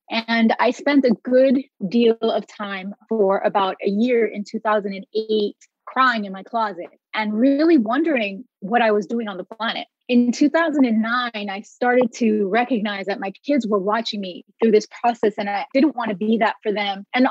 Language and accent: English; Bronx, New York, United States; I grew up, obviously, like you said, in the Bronx. I was born in New York City. I was born to a very theatrical, dramatic, Latino, lower middle class family.